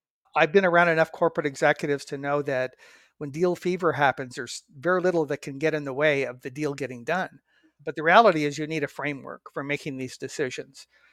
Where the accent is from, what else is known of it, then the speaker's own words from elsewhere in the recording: Canada; moved away as an adult; now in United States; I grew up in Canada, and that's where I took my undergraduate degrees in engineering.